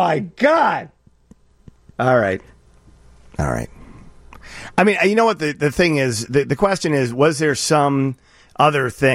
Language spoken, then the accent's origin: English; Chicago, Illinois, United States; Except I'm a Chicagoan and I know how this crap works.